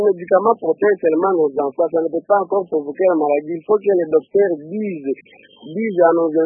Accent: Maniema, DR Congo; ici chez nous au Maniema, on vaccine seulement les enfants de 0 à 5 ans.

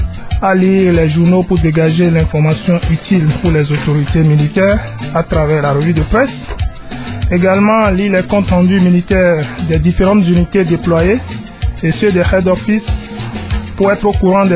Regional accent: Benin; je suis de la République du Bénin, je suis officier supérieur de l'armée béninoise

